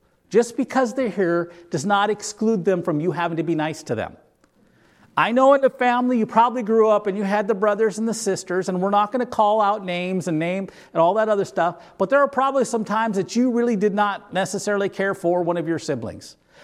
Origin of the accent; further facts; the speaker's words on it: North Dakota, United States; I come from North Dakota. We don't have mountains.